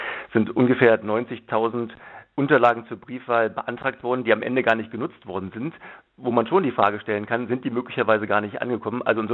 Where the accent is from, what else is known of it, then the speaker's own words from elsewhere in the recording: Berlin, Germany; Es schmerzt mich jetzt gar nicht so sehr als Politiker, aber als Berliner vor allen Dingen auch sehr